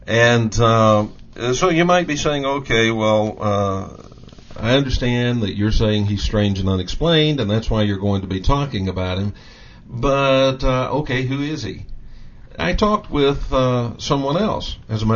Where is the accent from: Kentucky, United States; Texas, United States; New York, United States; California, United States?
Texas, United States; And, of course, I am from Texas, so I'm not making fun of Texas.